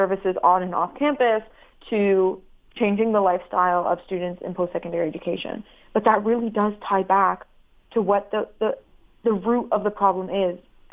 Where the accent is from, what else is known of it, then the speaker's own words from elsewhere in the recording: Syria; I'm a Middle Eastern, like, I'm from Syria. I was never raised on, like, taking medications and things like that.